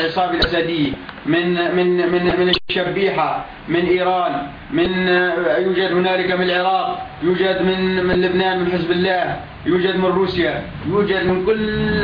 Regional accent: Hama, Hama Governorate, Syria; انشقيت انا من حماه من مدينه

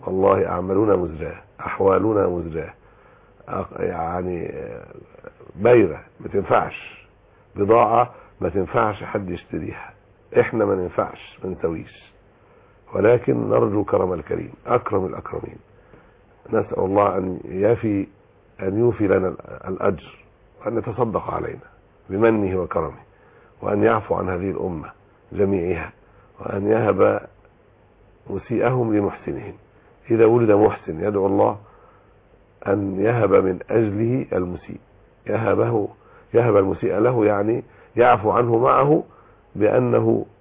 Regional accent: Egypt; بلادنا مصر

